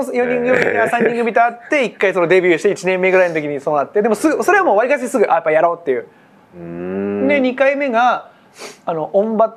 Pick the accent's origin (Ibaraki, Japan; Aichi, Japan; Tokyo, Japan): Ibaraki, Japan; 地元が茨城なんだけど